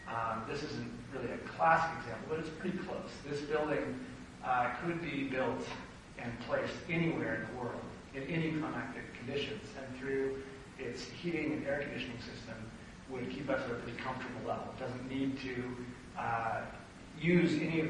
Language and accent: English; California, United States; I'm from California, so I can't brag about the fresh fruit that I get.